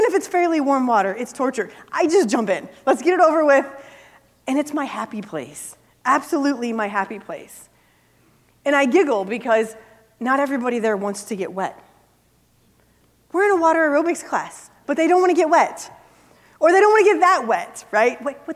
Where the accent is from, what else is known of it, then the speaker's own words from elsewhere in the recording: Missouri, United States; We grew up in Missouri, so soda, but pop in Iowa.